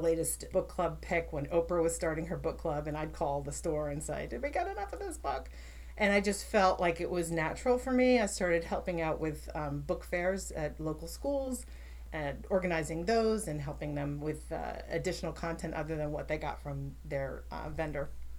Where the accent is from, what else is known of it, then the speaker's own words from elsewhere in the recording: New Jersey, United States; also born or lived in North Carolina; Well, I grew up in New Jersey. I'll preface it with that. And at some point in my life, moved down south for about 10 years, raised my kids in North Carolina